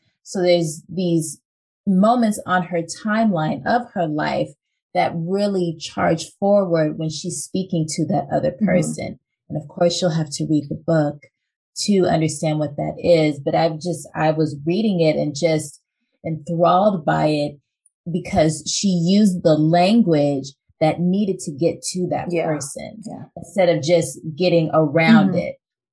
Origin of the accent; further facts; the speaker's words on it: Los Angeles, California, United States; I'm from Los Angeles, but I'm vaguely familiar with New England.